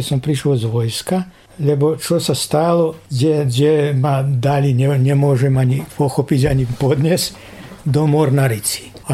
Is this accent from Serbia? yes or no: yes; Vojvodina, Serbia; ja som si z Vojvodine.